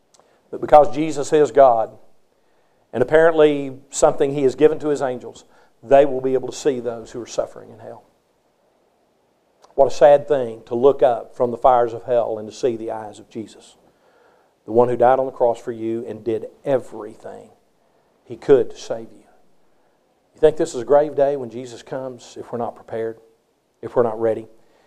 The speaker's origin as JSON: {"language": "English", "region": "Texas", "country": "United States", "tie": "born or raised there", "said": "I grew up in Texas where we referred to those who did not believe in Bible class and did not believe in institutions and things of that nature as aunties."}